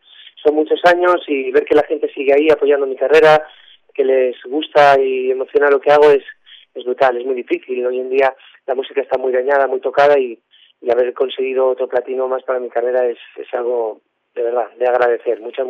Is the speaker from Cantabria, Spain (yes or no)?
yes; Cantabria, Spain; born there; now in Madrid, Spain; soy cántabro de nacimiento, pero llevo muchos años viviendo en Madrid